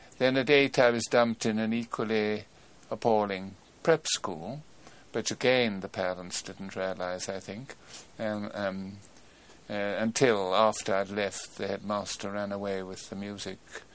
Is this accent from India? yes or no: yes; Patna, Bihar, India; born there; Yes, I was born in Patna, in India, in 1916.